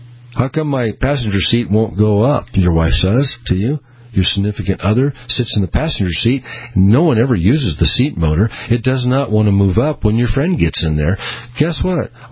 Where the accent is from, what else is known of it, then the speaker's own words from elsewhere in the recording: Peoria, Illinois, United States; born there; And number one on the list is where I was born in Peoria, Illinois.